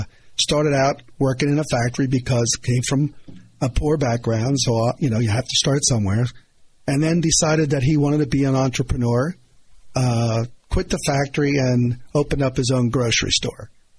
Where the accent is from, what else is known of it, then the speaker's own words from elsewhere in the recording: Lititz, Pennsylvania, United States; we're from Lititz originally, obviously born and raised in Lititz, Pennsylvania.